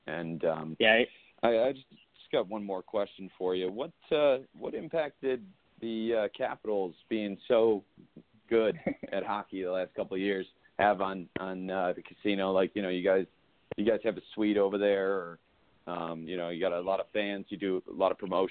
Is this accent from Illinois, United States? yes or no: no; Detroit, Michigan, United States; now in Las Vegas, United States; Well, yeah, I'm from Detroit originally, and you know, I grew up with the Detroit Red Wings, winning 3 Stanley Cups in my lifetime.